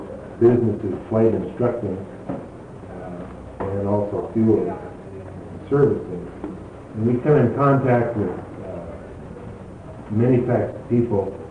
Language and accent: English; Lima, Peru; I was born and raised in Lima, Peru